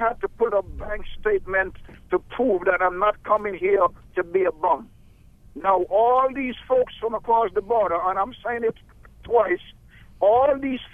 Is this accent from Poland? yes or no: no; U.S. Virgin Islands; now in Baltimore, United States; I'm from the Virgin Islands. I moved from up north down here 10 years.